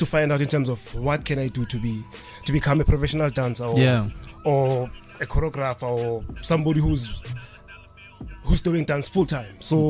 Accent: Alexandra, Gauteng, South Africa; born there; I was born in Alexandra Township, and I was exposed into the traditional dance styles. Tswana, Gambus dance.

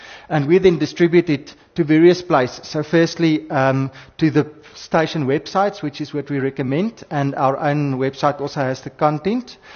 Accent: Cape Town, Western Cape, South Africa; We're from Cape Town.

